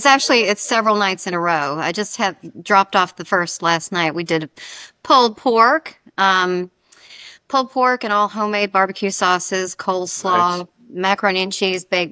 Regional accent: Alabama, United States; It's my favorite, and maybe because I'm from Alabama, but anything vinegar, you know, it's...

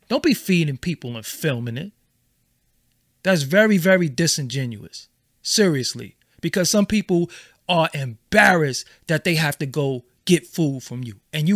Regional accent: Brooklyn, New York, United States; If I'm from Brooklyn, what am I going to Chicago to speak to them in Chicago if Chicago has their own leadership? How about we fund the Chicago leadership? What I got to come from BK for?

